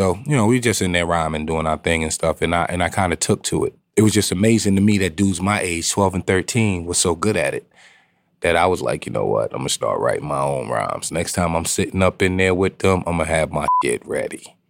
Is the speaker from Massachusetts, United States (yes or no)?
no; New York, United States; I grew up in Long Island. I was born in Long Island. And my start of my comic book love was in Long Island.